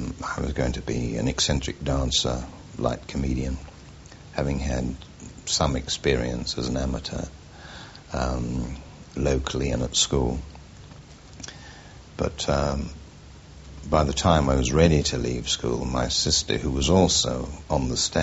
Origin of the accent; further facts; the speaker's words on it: Gidea Park, London, United Kingdom; born there; I was born in Gidea Park in Essex. My family moved after 3 years into the suburb where I'm living now.